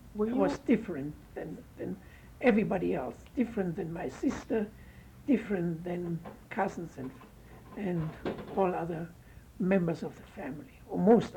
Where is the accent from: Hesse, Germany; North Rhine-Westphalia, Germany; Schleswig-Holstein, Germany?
Hesse, Germany; Wiesbaden; born there; English is a second language; I was born on April 15th, 1912, in the city of Wiesbaden. My upbringing was Jewish, not Orthodox